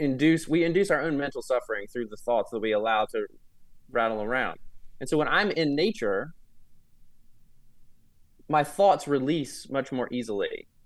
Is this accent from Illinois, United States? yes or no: no; West Virginia, United States; moved away; I grew up in West Virginia, and so it's pretty easy access to nature. I've lived in cities for a long time now. When I first moved to New York, I was teaching at Fordham and lived in the Bronx.